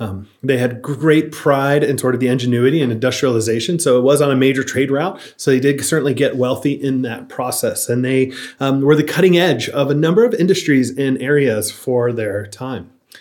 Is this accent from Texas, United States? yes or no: no; Florida, United States; Like growing up in Florida in general, water is always kind of terrible, but this was multiplied by having this hard sort of well water.